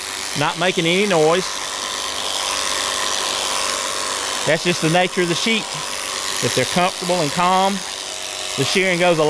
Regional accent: Covington, Georgia, United States; I'm from Covington, Georgia, and I'm a professional sheep shearer.

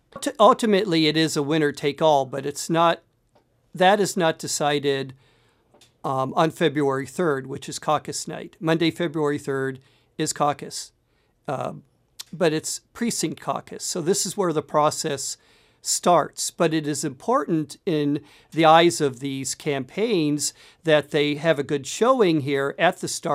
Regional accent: Pennsylvania, United States; moved away as an adult; now in Iowa, United States; I moved to Iowa in 1996 from, I grew up in Pennsylvania. The caucus system was new to me.

